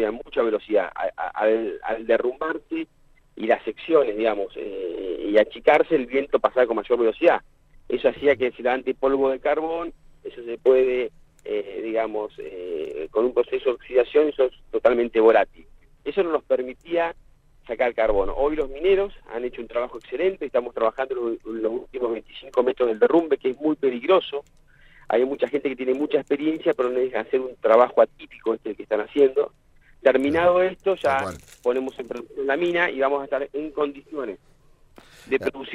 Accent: Santa Cruz, Argentina; yo tengo 40 años, 41 años, siempre me saco uno, soy nacido y criado en Santa Cruz.

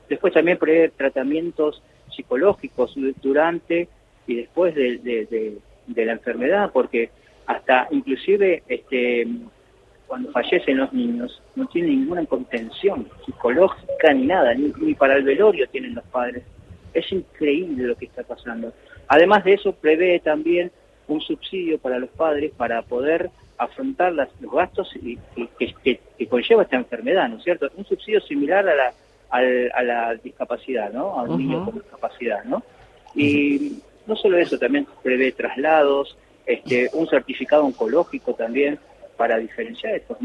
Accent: Buenos Aires, Argentina; yo soy de Buenos Aires

